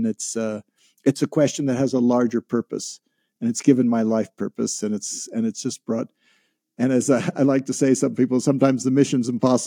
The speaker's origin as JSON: {"language": "English", "region": "Midwest", "country": "United States", "tie": "born or raised there", "said": "when I was like six, I grew up in the Midwest, and we moved to Europe for a year"}